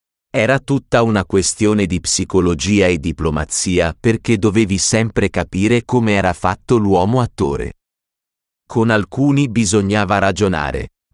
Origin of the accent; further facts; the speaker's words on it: Sicily, Italy; in cui racconto la mia infanzia in Sicilia, l'Italia sotto il fascismo